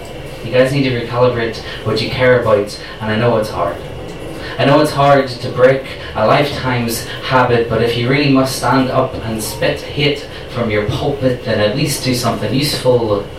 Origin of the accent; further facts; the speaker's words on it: Northern Ireland, United Kingdom; I come from Northern Ireland, so I hope you can understand my accent.